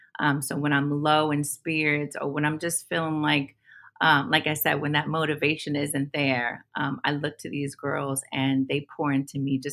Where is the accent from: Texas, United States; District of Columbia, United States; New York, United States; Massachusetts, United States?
Texas, United States; Houston; also born or lived in Phoenix / Cleveland; I grew up in Houston, Texas. So I tell people I grew up in Sunnyside, South Park, and Third Ward, Houston, because my family did move around a lot.